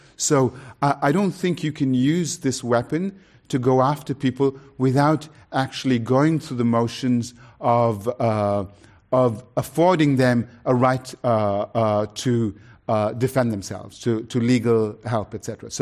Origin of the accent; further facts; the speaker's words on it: United Kingdom; born there; in this country, in Britain, I'm a British citizen, I was born there